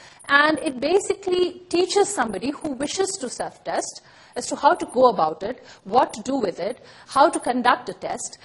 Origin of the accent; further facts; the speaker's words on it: India; now in Montreal, Canada; I grew up in India, so I was a big fan of Star Trek. And I didn't know that I would land up in Montreal